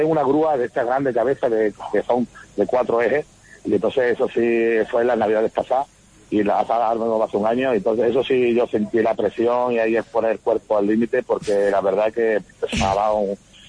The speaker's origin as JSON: {"language": "Spanish", "region": "Andalusia", "country": "Spain", "said": "Soy de Cádiz, vivo en los barrios, en Palmones, un pueblo de Cádiz."}